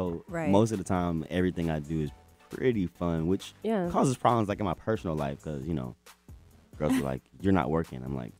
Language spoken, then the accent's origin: English; East Coast, United States; that is because I'm still from the East Coast.